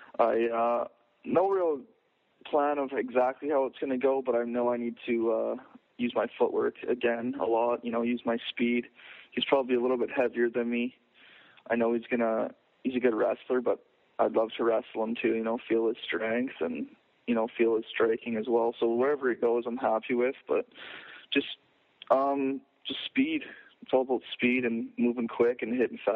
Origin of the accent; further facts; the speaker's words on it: Lethbridge, Alberta, Canada; You know, we had a great night in Lethbridge at my hometown, Rumble in the Cage.